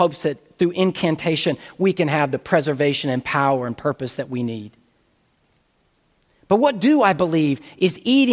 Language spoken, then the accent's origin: English; the South, United States; all the mythologizing, which I grew up with in the South